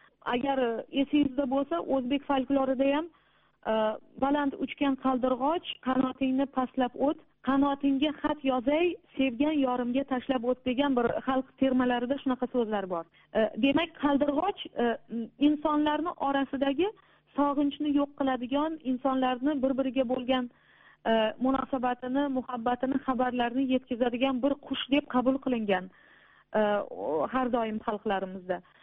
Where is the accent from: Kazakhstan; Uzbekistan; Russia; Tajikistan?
Uzbekistan; Samarkand, Samarqand Region; born or raised there